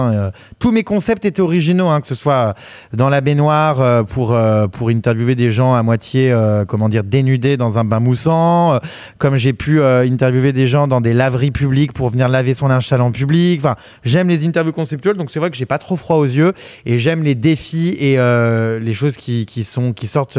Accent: Lyon, Auvergne-Rhône-Alpes, France; born there; now in Paris, France; Moi, j'ai pas choisi où j'étais né. Hein. Je suis né à Lyon. Bon, il se trouve que la ville est sympa, tant mieux. J'ai bien aimé y vivre.

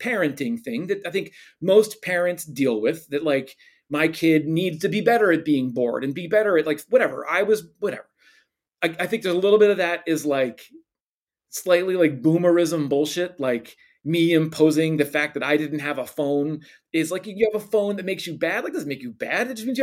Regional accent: Philadelphia, Pennsylvania, United States; You know, coincidentally, I'm from Philadelphia, but they had this cool display in their lobby of Wilt Chamberlain's 100-point game

